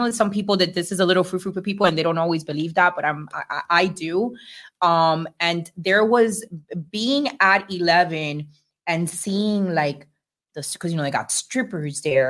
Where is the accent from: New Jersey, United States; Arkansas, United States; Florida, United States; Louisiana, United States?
Florida, United States; Miami; But I have a lot to do with the fact that, like, growing up in Miami, like, we already kind of like been